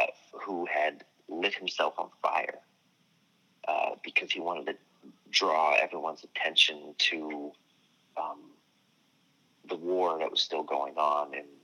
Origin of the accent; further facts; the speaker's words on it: United States; I don't ever consider myself a political filmmaker, but I am an American.